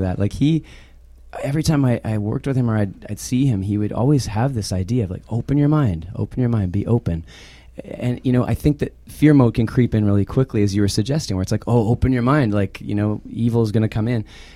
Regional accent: Winnipeg, Manitoba, Canada; I'm from Winnipeg. Some people call it Winterpeg.

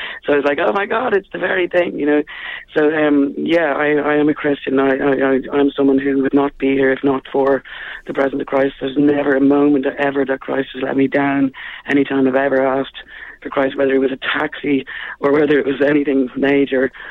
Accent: Ireland; Okay. All right, well, I grew up in Ireland.

